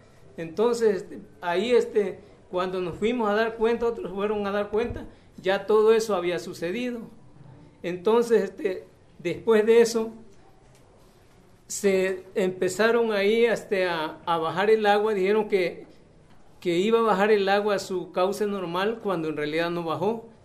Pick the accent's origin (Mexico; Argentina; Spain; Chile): Mexico; Chiapas; Yo soy ciudadano chiapaneco y vivo en la comunidad de Rómulo Calzada, que se conoce como Herradura.